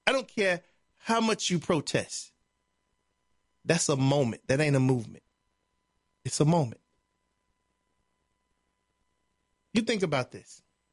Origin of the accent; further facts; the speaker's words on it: Chicago, Illinois, United States; The block I grew up on in Chicago was like that.